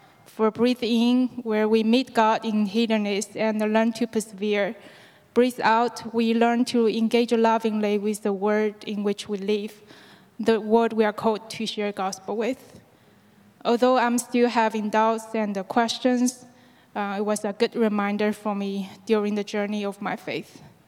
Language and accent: English; China; I'm from China. I grew up in a family where some of my relatives practiced Buddhist tradition growing up